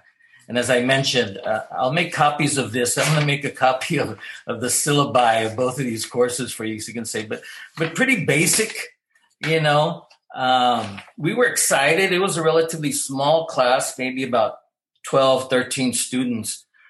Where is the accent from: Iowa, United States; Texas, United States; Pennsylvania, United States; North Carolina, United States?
Texas, United States; San Antonio; And I'm originally from San Antonio, though it was in Austin that we established that group.